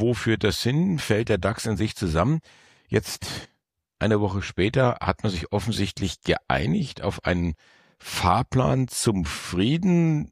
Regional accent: Bavaria, Germany; werde ich dann zu euch stoßen als Oberfranke.

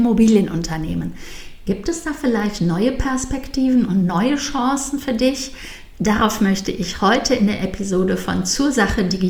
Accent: Cologne, North Rhine-Westphalia, Germany; ich bin Kölnerin, wir lebten in Köln, meine Mutter, meine Schwester und ich.

